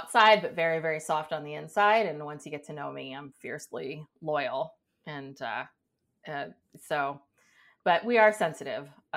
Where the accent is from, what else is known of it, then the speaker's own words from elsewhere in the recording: California, United States; now in San Francisco Bay Area, United States; I'm a Northern California girl I live in the San Francisco Bay Area.